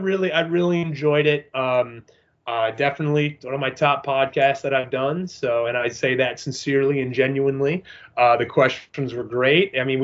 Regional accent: Rhode Island, United States; also born or lived in New England; I grew up in Rhode Island, spent most of my life in New England

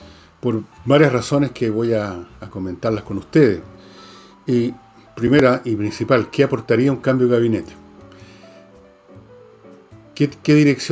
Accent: Chile; que el problema es común, que tenemos que hacer esto como chilenos, etcétera

